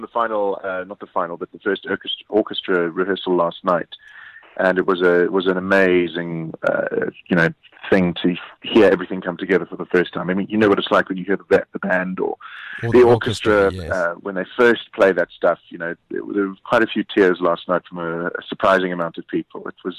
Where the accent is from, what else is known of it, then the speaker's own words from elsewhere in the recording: Johannesburg, Gauteng, South Africa; Not at all. I'm a Jobur